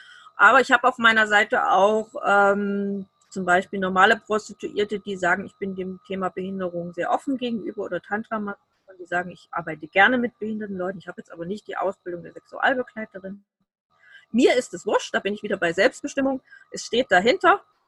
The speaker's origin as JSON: {"language": "German", "region": "Bavaria", "country": "Germany", "said": "sage ich, bin aus Bayern, ich komme da nicht hin"}